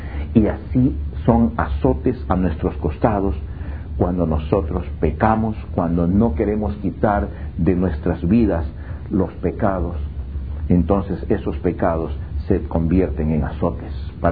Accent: Ecuador; en mi país, Ecuador, le dicen lágrimas de cocodrilo

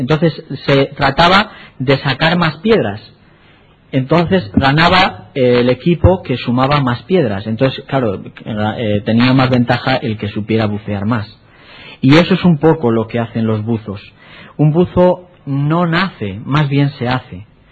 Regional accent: Castile and León, Spain; Cuando era un crío, y esto ya por el 1930 y algo, pues en mi pueblo tenemos un río precioso, se llama el Tormes

